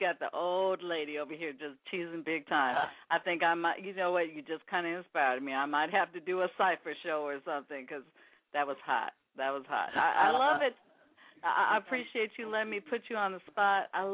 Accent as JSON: {"language": "English", "town": "Seattle", "region": "Washington", "country": "United States", "tie": "born or raised there", "said": "and to be a Seattleite and knowing exciting things that are taking place, you know, right here in my hometown."}